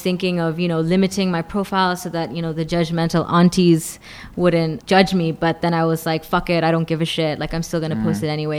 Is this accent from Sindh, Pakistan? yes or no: no; Islamabad, Islamabad Capital Territory, Pakistan; also born or lived in Dubai, United Arab Emirates; I wasn't used to seeing that growing up in Islamabad and in Dubai.